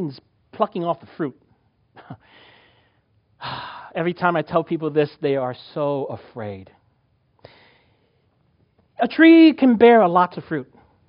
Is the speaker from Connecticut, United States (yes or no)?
no; New York, United States; when I grew up in New York, I know there's a small window for me